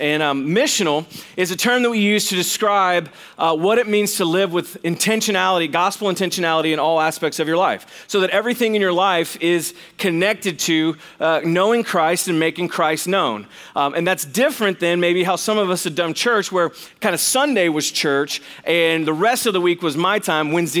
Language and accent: English; Waco, Texas, United States; I am originally from Waco, Texas, which has problems in of itself.